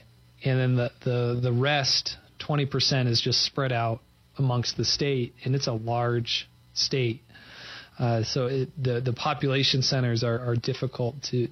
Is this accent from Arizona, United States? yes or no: yes; Tucson, Arizona, United States; I am from Tucson. I got my political start in Tucson.